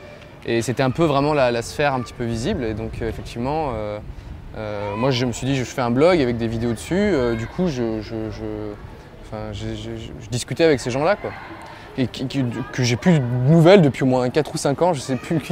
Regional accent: Provence-Alpes-Côte d'Azur, France; Oui, je viens du Var. Mes parents sont varois, tout ça.

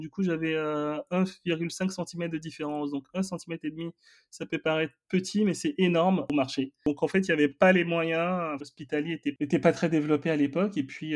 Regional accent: Benin; born there; je suis né au Bénin. Donc, pour les gens qui ne connaissent pas le Bénin, c'est un petit pays en Afrique de l'Ouest, de 12 millions d'habitants.

